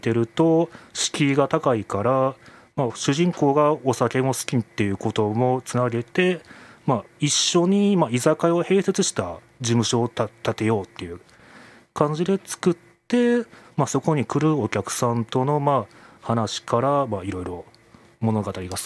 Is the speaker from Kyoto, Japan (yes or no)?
yes; Kyoto, Japan; 京都なんですけれども、なんか小さい頃に